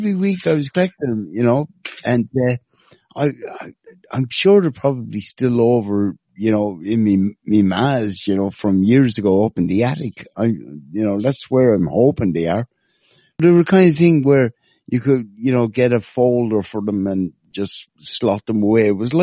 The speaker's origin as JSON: {"language": "English", "country": "Ireland", "accent": "Irish", "said": "I'm always pulled up on my fucking Irish accent when I say a horse"}